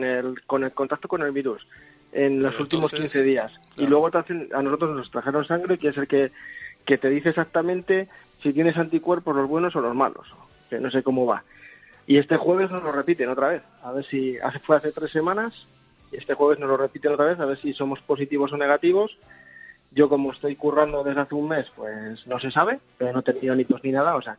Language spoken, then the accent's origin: Spanish; Burgos, Castile and León, Spain; De Burgos.